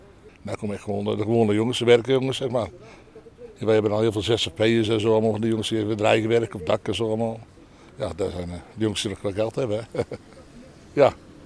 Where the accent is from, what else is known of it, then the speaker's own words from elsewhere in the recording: 's-Hertogenbosch, North Brabant, Netherlands; accent: Bosch dialect; Wij praten plat bos.